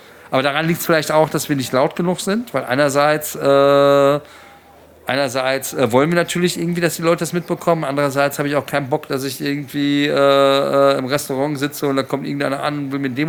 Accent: North Rhine-Westphalia, Germany; ich bin im Ruhrgebiet aufgewachsen

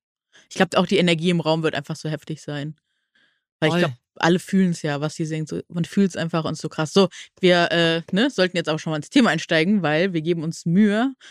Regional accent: Neuss, North Rhine-Westphalia, Germany; Ich komme ja aus Nüss, der Hochburg.

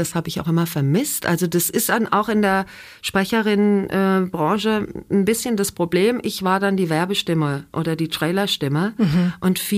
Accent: Ingelheim am Rhein, Rhineland-Palatinate, Germany; accent: Rhenish Hessian; Du hast auch das Rheinhessisch noch gehört. Ich komme ja aus Rheinhessisch, genau. Ich komme ja aus Ingelheim am Rhein, aus dem schönen Rheinhessen. Und das hast du gehört.

